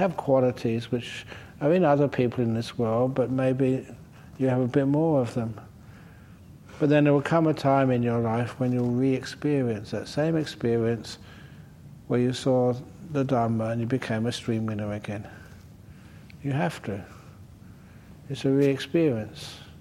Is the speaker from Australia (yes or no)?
yes; Australia; And I said, I am from Australia.